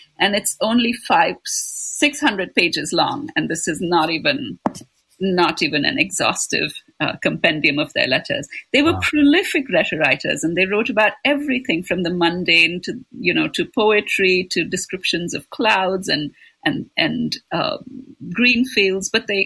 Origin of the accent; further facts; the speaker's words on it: Kolkata, West Bengal, India; moved away as an adult; So, up until the time that I turned 20, because I grew up in Kolkata, my life was bookended by two women.